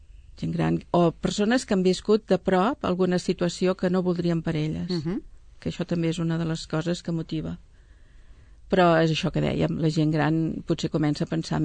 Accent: Sabadell, Catalonia, Spain; I jo es dono la casualitat que sóc de Sabadell

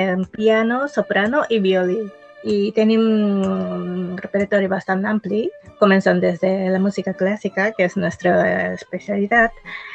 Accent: Japan; Catalan is a second language; Aquest cançó és un clàssic per a nosaltres, per als japonesos.

